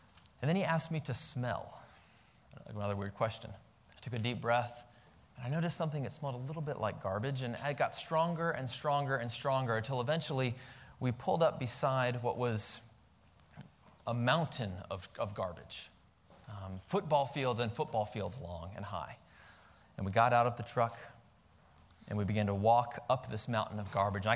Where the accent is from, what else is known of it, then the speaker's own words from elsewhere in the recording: Denver, Colorado, United States; And so even though we're from Denver and just back in Virginia for a few short weeks here